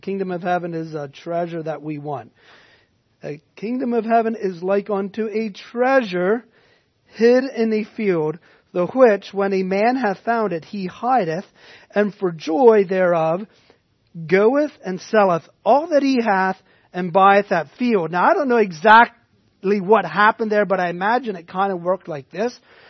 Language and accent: English; Robinsonia, Pennsylvania, United States; And I grew up in Robinsonia for the first couple years of my life, near where is currently buried a treasure.